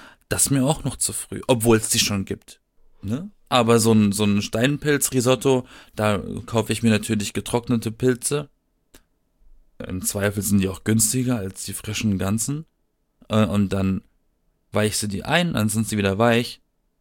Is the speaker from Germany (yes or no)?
yes; Baden-Württemberg, Germany; Ich komme aus dem Schwarzwald. Ich war literally umgeben von Wald.